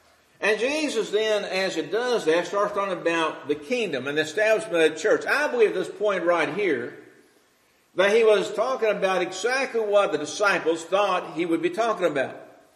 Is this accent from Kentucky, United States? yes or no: yes; Louisville, Kentucky, United States; I remember as a child growing up in the West End, and our home was on 30th and Duncan Street, which means we were almost right against railroad yards of Louisville.